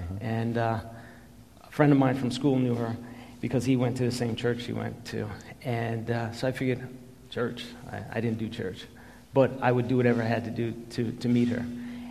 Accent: Queens, New York, United States; I was born in 1967 in Queens to a young mother, a teenage mom, and dad. And I had an older sister, 14 months old. And life in Queens, I lived there for 6 years. It was pretty rough.

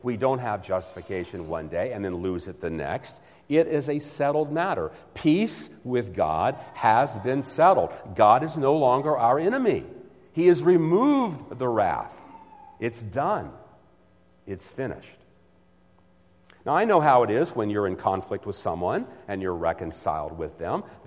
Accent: Washington, D.C. area, United States; And in my hometown, just outside Washington, D.C., we had a team that was known as the Washington Senators.

